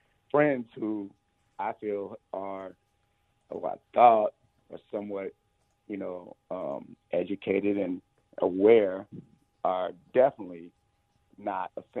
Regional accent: Hyde Park, United States; I grew up in Hyde Park and it was a great experience

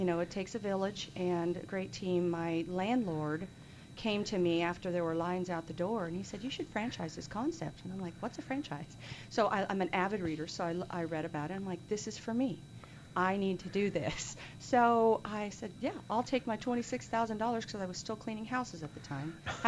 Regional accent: Oklahoma, United States; I'm from Oklahoma originally, so I'm just kind of coming back to my roots. And my parents live here, and my aunt lives here.

